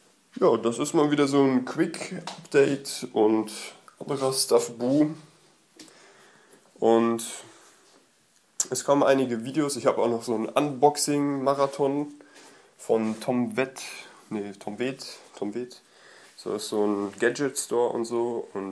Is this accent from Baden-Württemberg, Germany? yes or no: no; North Rhine-Westphalia, Germany; Weil hier so als Kölner slash Aachener muss man da ja dann doch einige Kilometer zurücklegen.